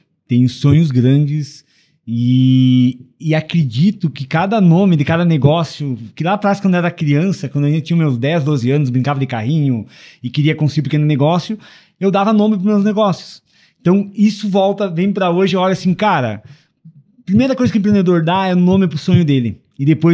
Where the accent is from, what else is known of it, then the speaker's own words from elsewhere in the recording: Rio Grande do Sul, Brazil; Sou gaúcho